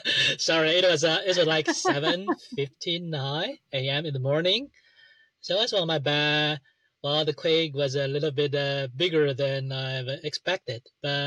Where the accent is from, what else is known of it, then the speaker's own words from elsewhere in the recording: Nantou County, Taiwan; because that was where my hometown was located. It was in Nantou, right?